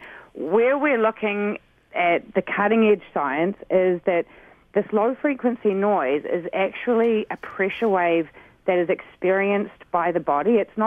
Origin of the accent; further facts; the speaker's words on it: New Zealand; Maybe you can hear I have an accent. I'm from New Zealand.